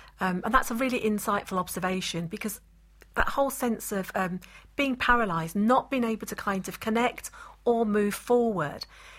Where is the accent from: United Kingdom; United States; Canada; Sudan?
United Kingdom; London; Growing up in the East End of London, told kids like me didn't go to university.